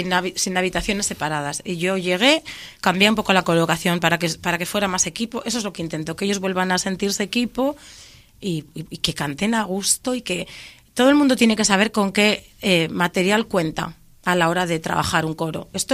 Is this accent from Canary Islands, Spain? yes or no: no; Laredo, Cantabria, Spain; Yo soy de Laredo, todo el mundo me conoce, soy la hija de Geni el Ciego